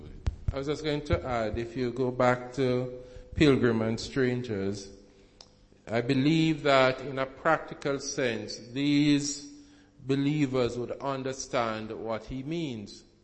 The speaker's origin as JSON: {"language": "English", "country": "Jamaica", "tie": "born there", "said": "Yes, I was born in Jamaica, and I've lived here all my life"}